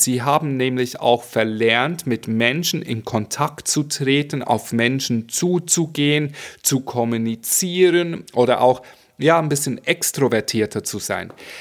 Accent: Switzerland; first language Swiss German; ich war Schweizer, also ich bin immer noch Schweizer, aber meine Muttersprache ist Schweizerdeutsch. Ich war aber in Deutschland auf einer Schauspielschule und damals hatte ich noch so diesen Hardcore … Akzent in meinem Hochdeutsch.

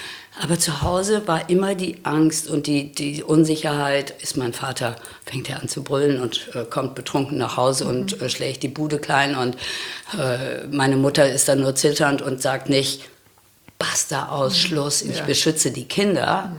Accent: North Rhine-Westphalia, Germany; born or raised there

